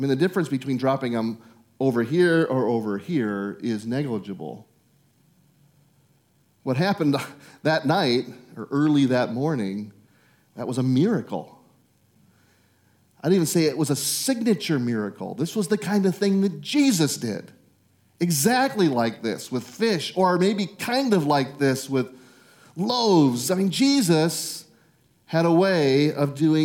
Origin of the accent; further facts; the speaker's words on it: Midwest, United States; I grew up in the Midwest, so the only kind of fish, I mean, I know how to cast and catch bass, but nobody eats bass.